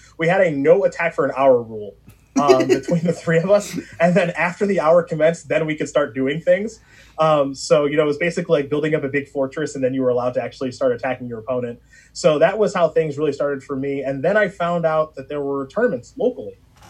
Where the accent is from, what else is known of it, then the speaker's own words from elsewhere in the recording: Strongsville, Ohio, United States; So when I grew up in Strongsville, Ohio, a suburb of Cleveland, I had a friend named John Cross, who I met on the school bus